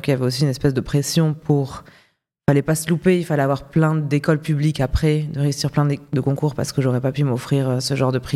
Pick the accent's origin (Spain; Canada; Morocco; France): France; Toulouse, Occitanie; Moi, je viens de France, de Toulouse. Je suis née à Toulouse, mais j'ai grandi autour de Toulouse.